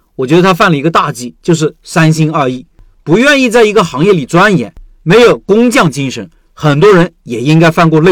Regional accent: Anqing, Anhui, China; 我是安徽安庆人，安庆是中国面点之乡

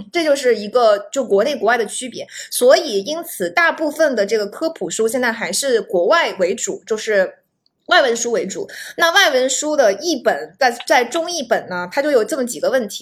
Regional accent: China; 然后我又是中国人嘛，我是在中国出生长大

